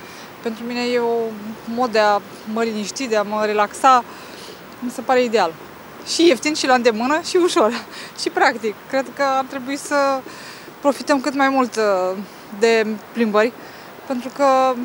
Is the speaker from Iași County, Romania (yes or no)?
yes; Iași, Iași County, Romania; now in Bucharest, Romania; Eu vin din Moldova, din Iași, și acolo nu sunt atât de multe.